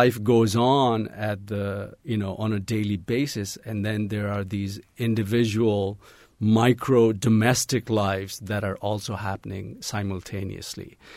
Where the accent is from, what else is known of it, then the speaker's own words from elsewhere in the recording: Kathmandu, Bagmati, Nepal; the home where I grew up in Kathmandu was just a block away from the palace. And when I was a teenager, I used to pass by the palace